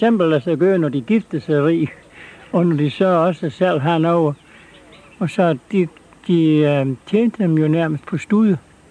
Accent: Randrup, Region of Southern Denmark, Denmark; born there; Jeg er født i Randrup, ja. Og vi hører til under Frimenighedskirken herovre. Og jeg er døbt herinde i kirkesalen

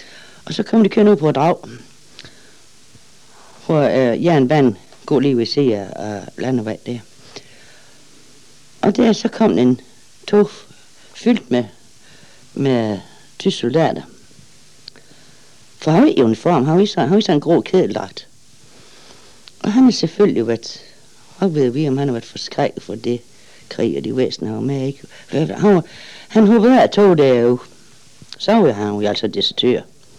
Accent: Ydby, Central Denmark Region, Denmark; also born or lived in Dag; Jeg er født i Dag. Ja, krigen var brudt ud, der boede vi i Dag, men så flyttede vi til Ydby lige her. Så min barndom og min første ungdom, det er inde i Ydby.

